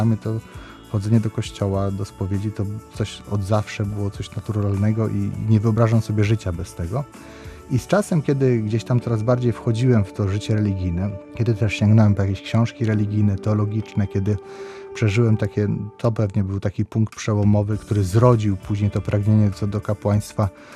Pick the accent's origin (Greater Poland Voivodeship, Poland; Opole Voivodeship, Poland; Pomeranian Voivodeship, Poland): Pomeranian Voivodeship, Poland; Gdańsk; bo tu jestem z Brzeźna, także to tutaj trudno, żebym nie miał ulubionych miejsc